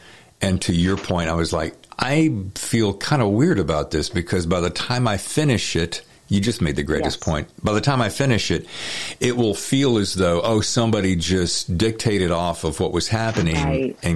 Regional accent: the South, United States; I'm from the South, so whenever I hear Georgia, I always have to say it

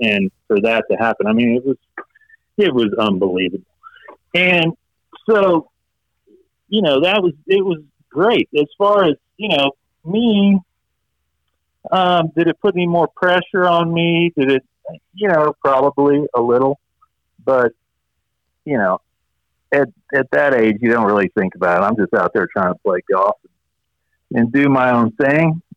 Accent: Atlanta, Georgia, United States; it's almost a local tournament, us, you know, growing up in Atlanta for us.

